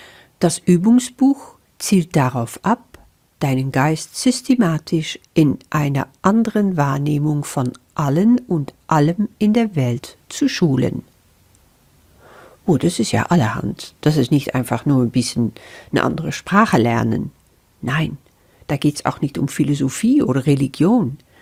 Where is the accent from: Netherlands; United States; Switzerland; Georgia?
Netherlands; German is a second language; now in Germany; Das ist nun mal so als Niederländerin. Ich bin schon so lange in Deutschland, aber du wirst dich dran gewöhnen, dass mein Deutsch einfach nicht perfekt ist.